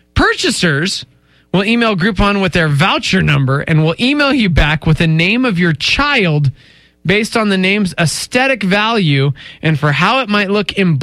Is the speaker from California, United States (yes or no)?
no; Lubbock, Texas, United States; born there; Hey, I was born in Lubbock, Texas, so